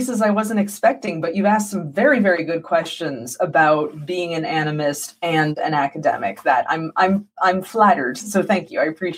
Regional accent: United States; now in Ireland; I'm an American, obviously. And then they'll be like, oh, what are you doing in Ireland? And I'll be like, I'm writing a PhD in Irish history.

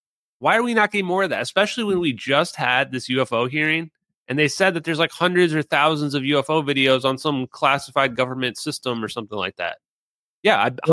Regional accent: United States; I'm American. I'm on America's side.

